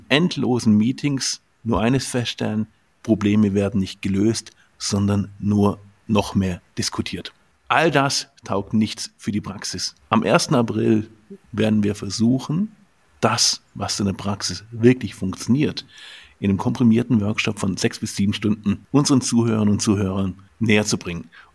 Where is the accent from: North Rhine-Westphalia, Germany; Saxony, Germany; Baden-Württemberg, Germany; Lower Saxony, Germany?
Baden-Württemberg, Germany; Ulm; born there; Albert Einstein kommt ähnlich wie ich aus Ulm. Wir sind beide gebürtige Ulmer.